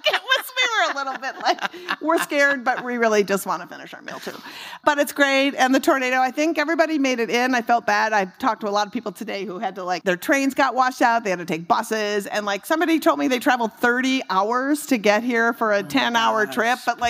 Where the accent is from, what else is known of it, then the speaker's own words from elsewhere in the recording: Minnesota, United States; I'm from Minnesota.